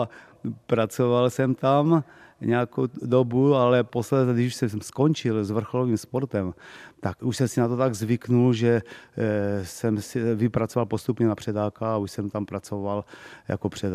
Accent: Ostrava, Moravian-Silesian Region, Czechia; also born or lived in Prostějov; now in České Budějovice, Czech Republic; Tak narodil jsem se v Prostějově, ale většinu jsem prožil v Ostravě a teď vlastně už působím přes 30 let v Českých Budějovicích.

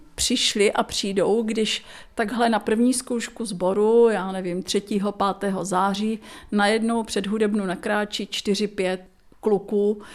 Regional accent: Litovel, Olomouc Region, Czechia; now in Olomouc, Czech Republic; moje trvalé bydliště je v Olomouci, ale pocházím z Litovle

